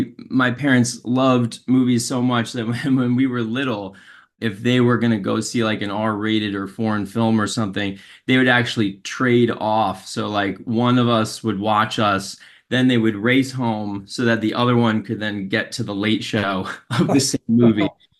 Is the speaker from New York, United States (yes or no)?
yes; New York City, New York, United States; I grew up in New York City, and I guess when I was a senior in high school, I had an opportunity to do an internship